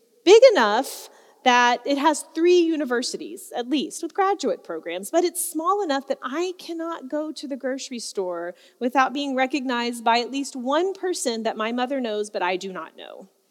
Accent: Shreveport, Louisiana, United States; reminds me of this core memory that I have from when I was growing up. I'm from Shreveport, Louisiana, which if you've never been, that's okay.

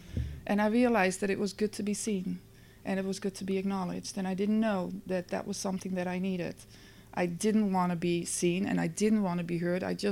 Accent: Netherlands; English is a second language; moved away; So I grew up in the Netherlands and I came here and I was a bartender for many years

